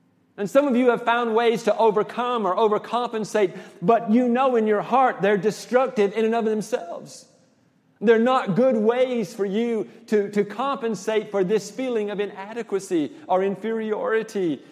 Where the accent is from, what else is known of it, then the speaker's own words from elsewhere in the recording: the South, United States; All right. I am from Fun Country. I am a Southern boy.